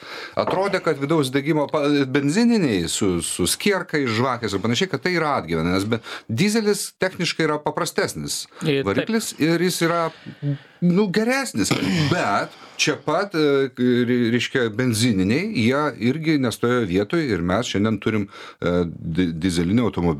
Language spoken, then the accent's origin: Lithuanian; Samogitia, Lithuania; mes esam labai užsispyrę, mes visi esam žemaičiai